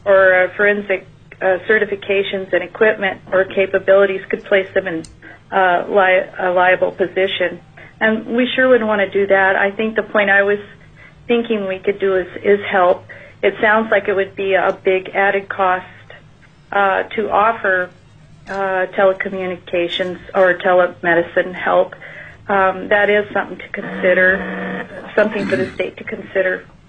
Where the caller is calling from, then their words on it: Dillingham, Alaska, United States; I'm a social worker for BBAHC, Connecticut Hospital, and I'm calling from Dellingham, too.